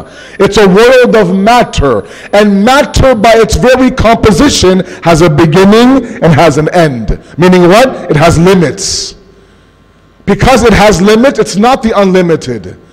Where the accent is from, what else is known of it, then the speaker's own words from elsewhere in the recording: Toronto, Ontario, Canada; I grew up in Toronto.